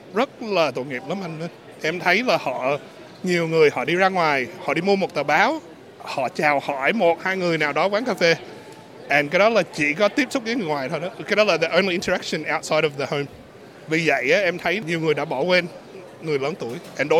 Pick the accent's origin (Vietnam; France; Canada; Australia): Australia; Mackay, Queensland; also born or lived in Geelong; now in Melbourne, Australia; em là người Việt biên, tới nước Úc này là hồi năm 82. Em đã lớn lên ở Queensland, Mackay, Queensland. Sau đó là mấy cái năm primary và high school của em là em ở Geelong.